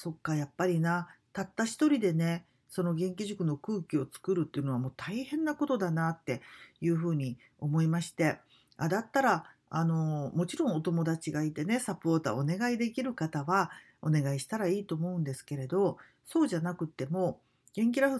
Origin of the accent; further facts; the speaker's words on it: Kagawa, Japan; 地元香川ではそんな風にずっとやってきました。